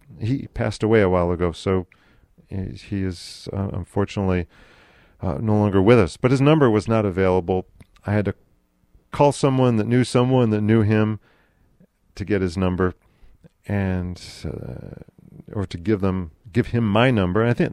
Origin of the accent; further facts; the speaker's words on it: Rome, New York, United States; since growing up in Rome, New York, where Clinton's Ditch was begun.